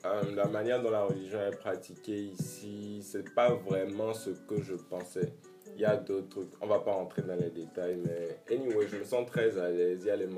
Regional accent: Benin; now in Dakar, Senegal; Je suis béninois.

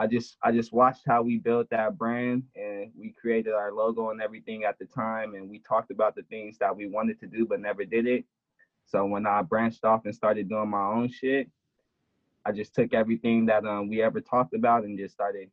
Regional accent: Skyline, California, United States; I grew up in Skyline, California. Mm-hmm. And, you know, growing up there, you know, you be a part of the community a lot, let's just say that.

